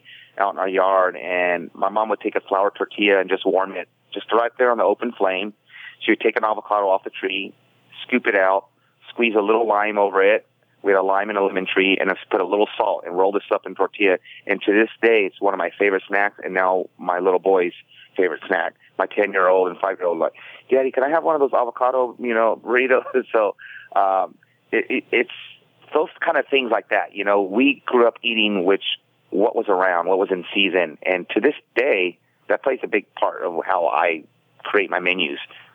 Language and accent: English; California, United States; I'm you know, Latino, I'm half Puerto Rican, half Mexican. I grew up in California, which is a big influence of what I do.